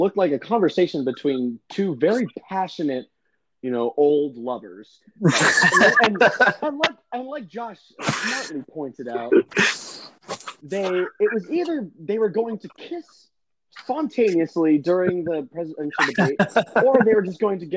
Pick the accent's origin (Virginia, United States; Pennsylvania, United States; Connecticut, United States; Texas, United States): Pennsylvania, United States; Lancaster; I'm from Lancaster in Pennsylvania, and I am a moderate right